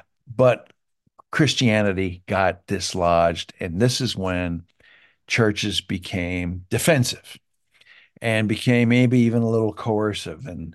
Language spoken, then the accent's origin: English; Canada; I was a little boy in the 60s growing up in Canada.